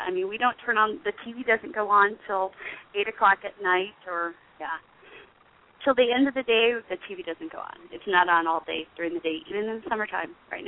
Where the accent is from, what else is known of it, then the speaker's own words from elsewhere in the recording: Illinois, United States; I'm from Illinois, too. And a lot of what you said just kind of reminded me of home.